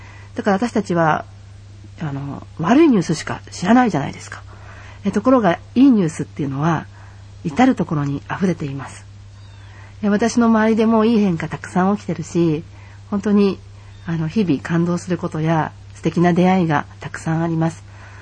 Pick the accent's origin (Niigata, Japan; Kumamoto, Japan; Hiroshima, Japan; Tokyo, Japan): Tokyo, Japan; now in Kamogawa, Japan; 私は東京に生まれ育ったけれども、今ここ鴨川でお米と野菜を自給しながら暮らしている。